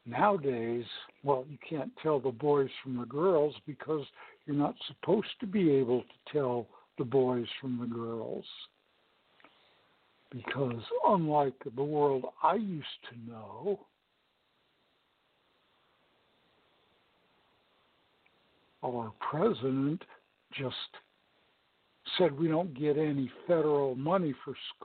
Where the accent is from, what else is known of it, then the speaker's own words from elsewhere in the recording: Los Angeles, California, United States; I grew up in Los Angeles, air pollution was a real problem.